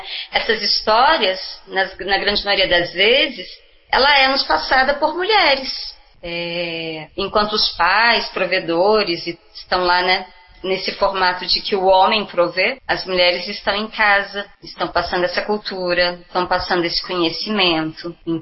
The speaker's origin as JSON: {"language": "Portuguese", "region": "Minas Gerais", "country": "Brazil", "said": "Sendo eu mineira, qual era o lugar dessa criança?"}